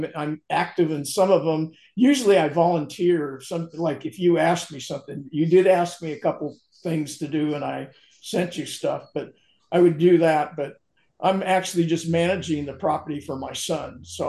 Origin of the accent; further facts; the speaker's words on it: Burbank, California, United States; Yeah, I grew up in California in Burbank, and one son lives out there, and we have property in San Jose.